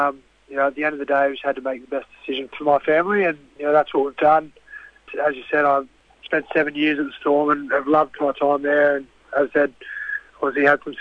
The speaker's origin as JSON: {"language": "English", "town": "Bega", "region": "New South Wales", "country": "Australia", "tie": "born or raised there", "said": "That's obviously where I grew up in Bega and played most of my football."}